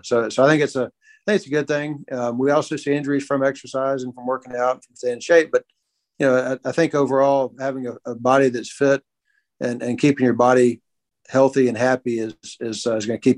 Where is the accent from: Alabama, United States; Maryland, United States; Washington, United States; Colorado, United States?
Alabama, United States; Birmingham; You know, I grew up in Birmingham, and, you know, my idol growing up was Bear Bryant.